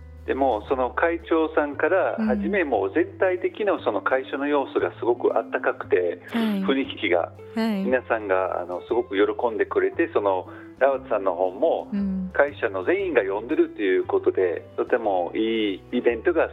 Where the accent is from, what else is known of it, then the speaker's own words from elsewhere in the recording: United Kingdom; Japanese is a second language; moved away as an adult; now in Japan; イギリスです。